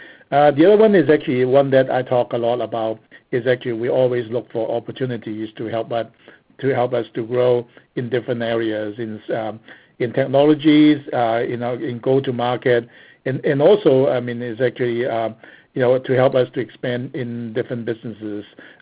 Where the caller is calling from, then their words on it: Seattle, Washington, United States; Just a FYI, I'm calling in from Seattle, so it's like 2 a.m. in the morning